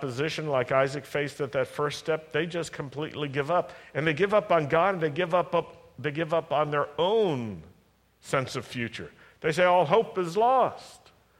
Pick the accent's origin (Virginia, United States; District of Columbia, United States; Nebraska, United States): Virginia, United States; Roanoke; So we went to Roanoke, to my hometown, and we started this newspaper.